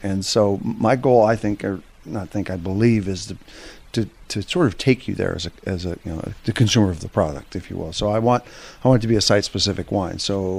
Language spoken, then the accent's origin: English; Sonoma, California, United States; Yeah, I mean, I grew up in Sonoma